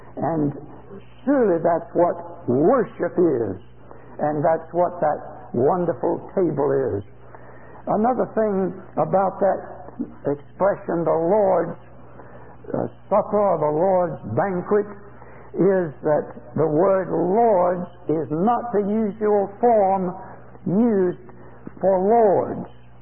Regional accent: Augusta, Georgia, United States; as I was brought up in Augusta, Georgia

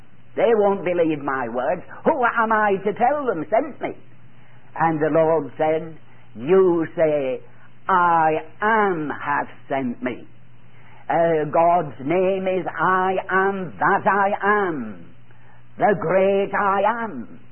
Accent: Scotland, United Kingdom; so bonny, as we Scottish people would say

